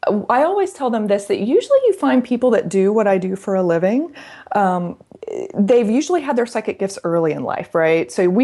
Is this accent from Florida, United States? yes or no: yes; Florida, United States; I grew up in a very, very conservative home here in the South. I'm from Florida.